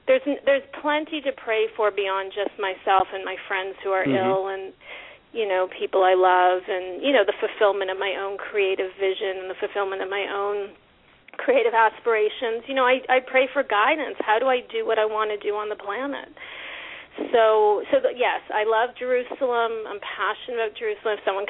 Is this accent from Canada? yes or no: yes; Canada; growing up in Canada, we don't have a desert in Canada.